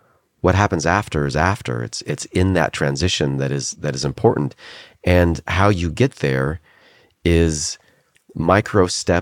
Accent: Idaho, United States; born there; So I was born in Idaho. When I was about 5, we joined an Assemblies of God church, which is Pentecostal.

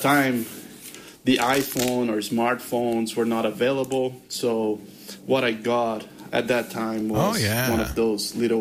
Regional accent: Brazil; English is a second language; from Brazil. I hope you guys can understand my accent without subtitles

